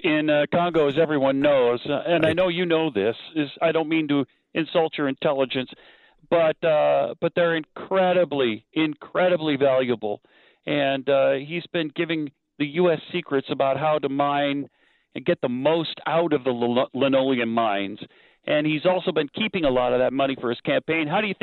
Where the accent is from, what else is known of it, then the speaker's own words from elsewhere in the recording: El Paso, Texas, United States; because I'm from El Paso … as they do all Jims in El Paso.